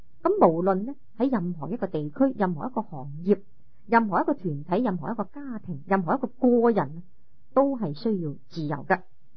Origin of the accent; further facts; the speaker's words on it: China; 我哋中国人有一句说话讲得好好，佢话实至名归。